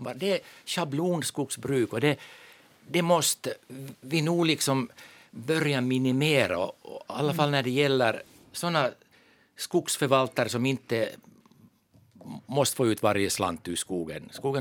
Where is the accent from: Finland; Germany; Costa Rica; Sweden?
Finland; Ostrobothnia; Jag är ju hemma från Österbotten här som fritidshuset och jag brukar säga att jag lever i exil för att det var via skogsbruket som jag hamnade i exil.